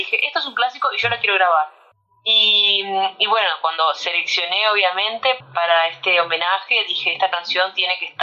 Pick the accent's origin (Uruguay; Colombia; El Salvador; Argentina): Uruguay; Rocha; now in Montevideo, Uruguay; yo nací en Rocha y viví toda la vida ahí hasta que me mudé a Montevideo, mis veranos siempre fueron en La Paloma, la casa de veraneo, la casa de la playa es ahí en Costa Azul de La Paloma.